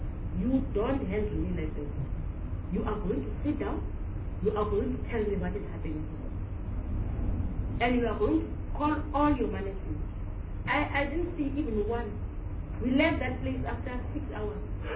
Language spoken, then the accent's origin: English; Cape Town, Western Cape, South Africa; I'm from Cape Town, Calabi